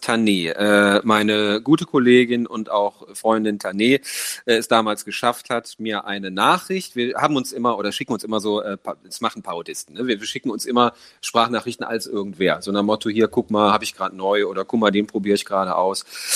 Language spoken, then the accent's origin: German; North Rhine-Westphalia, Germany; als Westfale